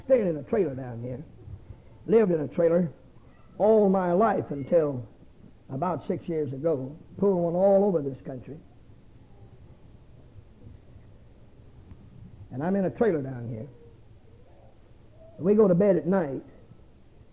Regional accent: South Carolina, United States; I come from South Carolina.

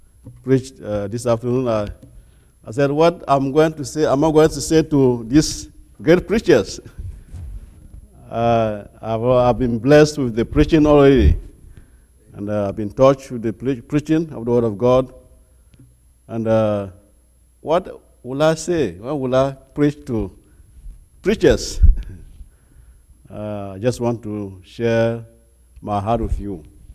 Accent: Togo; now in United States; from Togo, West Africa.

